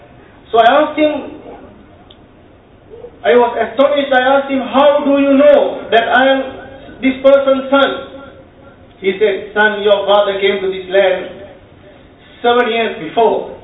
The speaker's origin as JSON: {"language": "English", "country": "Sri Lanka", "second_language": "English", "said": "I said, I am from Sri Lanka."}